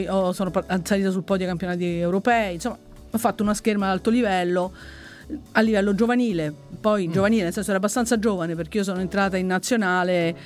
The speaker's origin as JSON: {"language": "Italian", "town": "Rome", "region": "Lazio", "country": "Italy", "said": "io sono di Roma, ho fatto la maestra a Roma"}